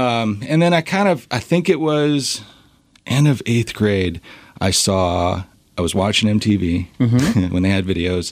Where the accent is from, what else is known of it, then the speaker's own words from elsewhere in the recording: Maui, Hawaii, United States; moved away; I was born on Maui, so my dad's full-blooded Hawaiian, so I did a lot of Hawaiian music.